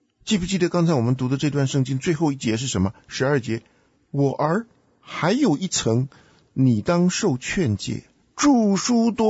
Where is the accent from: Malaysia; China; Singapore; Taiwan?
China; 我们中国人都劝儿女要多读书